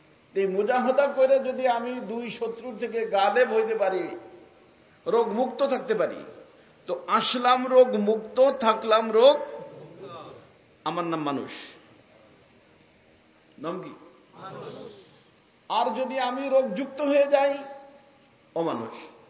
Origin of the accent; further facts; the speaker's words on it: Faridpur, Dhaka Division, Bangladesh; আমরা ফরিদপুরের মানুষ তো আমরা মনে করতে গরু দিয়ে পার হয়ে যাবো।